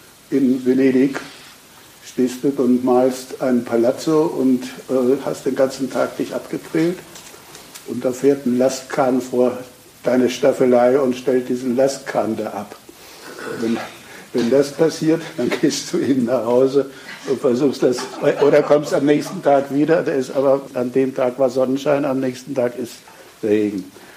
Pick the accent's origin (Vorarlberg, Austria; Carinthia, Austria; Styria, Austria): Styria, Austria; und ich bin ein echter Steirer